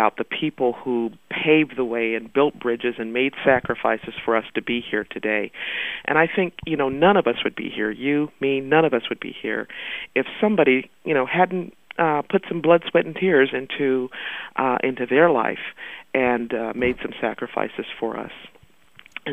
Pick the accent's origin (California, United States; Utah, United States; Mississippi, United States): Mississippi, United States; I was born in Mississippi, in what I thought was an all-black town, and I didn't realize that, I didn't know what the word segregation meant.